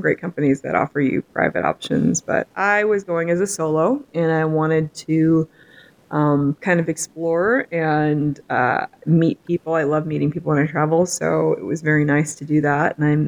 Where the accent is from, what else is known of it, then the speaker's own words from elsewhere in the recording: Pacific Northwest, United States; I'm from the Pacific Northwest. I like it a little cooler.